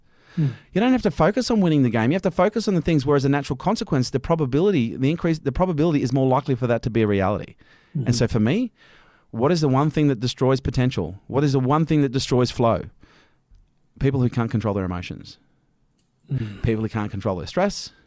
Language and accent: English; Australia; People say, oh, you're the Australian version of Gary Vee. No, I'm not. I'm the Australian version